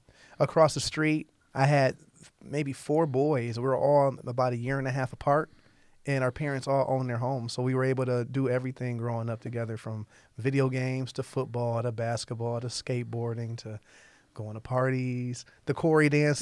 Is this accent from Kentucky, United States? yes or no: no; Toledo, Ohio, United States; Absolutely. Born and raised in Toledo. I'm from Out Hill.